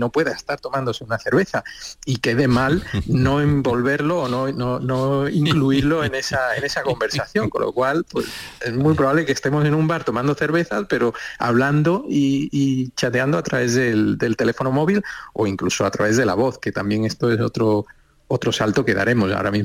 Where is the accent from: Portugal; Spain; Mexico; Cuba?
Spain; Seville, Andalusia; yo soy sevillano, todos los sevillanos y todos los andaluces seguramente van a identificar